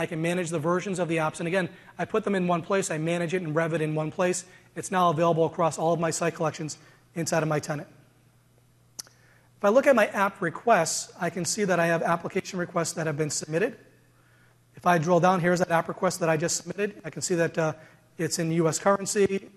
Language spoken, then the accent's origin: English; Boston, Massachusetts, United States; accent: Boston; I'm from Boston, in case you can't tell by the accent